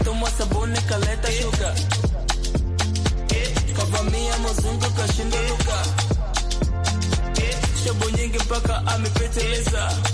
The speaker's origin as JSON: {"language": "Swahili", "country": "Tanzania", "said": "kama natoka Tanzania na watu aina fulani ambao mimi nataka connect nao"}